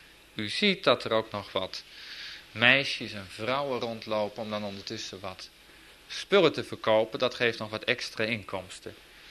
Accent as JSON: {"language": "Dutch", "region": "Transvaal", "country": "South Africa", "said": "Middelburg is ook een plaats bij ons in Transvaal."}